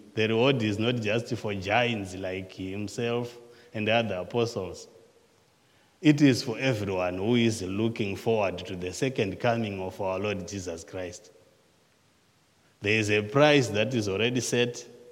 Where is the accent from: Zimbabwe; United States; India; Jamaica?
Zimbabwe; I grew up in Zimbabwe, in a rural area where we used cattle as draft power for plowing the fields.